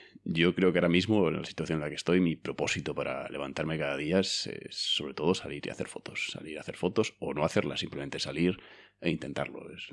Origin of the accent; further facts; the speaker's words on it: Tejerina, Castile and León, Spain; en pueblos como Tejerina, por ejemplo, que es mi pueblo